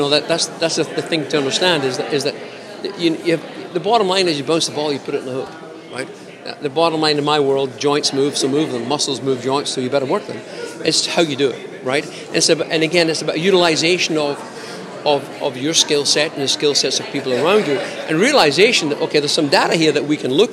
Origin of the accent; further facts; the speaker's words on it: Canada; winning it and as a Canadian was more important than anything